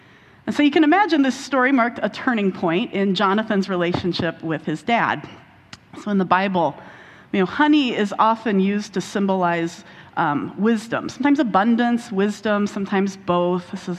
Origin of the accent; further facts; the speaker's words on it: Indianapolis, Indiana, United States; I grew up in Indianapolis, and so we would like to go hike in Brown County State Park.